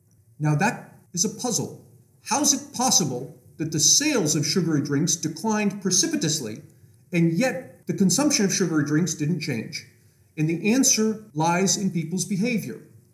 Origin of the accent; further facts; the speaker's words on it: Pennsylvania, United States; I'll give you an example from my home state of Pennsylvania.